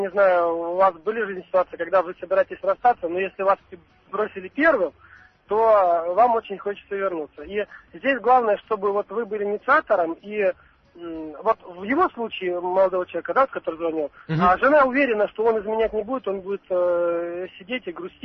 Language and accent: Russian; Rostov, Rostov Oblast, Russia